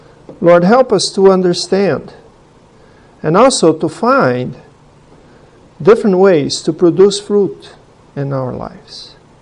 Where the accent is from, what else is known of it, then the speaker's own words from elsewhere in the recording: Brazil; English is a second language; I'm from Brazil. I come here once a year sometimes, maybe even not that much